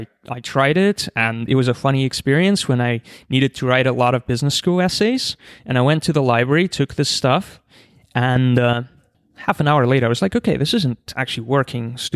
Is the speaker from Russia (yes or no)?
yes; Siberia, Russia; I grew up, I was born in Siberia in this academic city. My whole family were engineers and scientists.